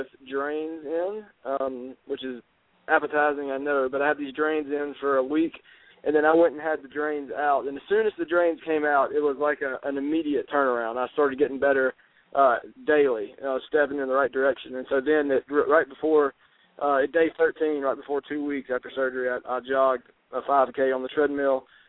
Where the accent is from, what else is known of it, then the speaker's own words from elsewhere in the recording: Mississippi, United States; So I knew that my home state of Mississippi was the best place to get it started.